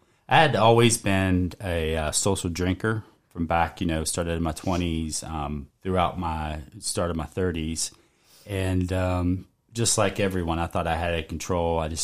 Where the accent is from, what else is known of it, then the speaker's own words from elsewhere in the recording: Waynesboro, Virginia, United States; now in Harrisonburg, United States; Sure. I'm from Waynesboro, Virginia. Lived there until me and my wife Sharon got married and lived in Harrisonburg ever since.